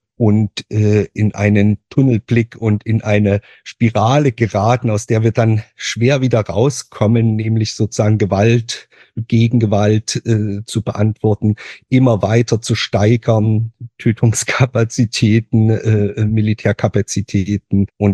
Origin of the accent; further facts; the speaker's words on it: East Germany, Germany; Bin ich vielleicht auch ein kleines bisschen ein Kind der DDR-Kirche, wo ein Stück weit der Pazifismus einen sehr hohen Stellenwert hatte